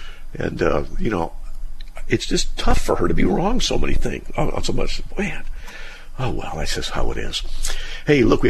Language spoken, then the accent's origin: English; Utah, United States; I'm from Utah. That's a different country right there.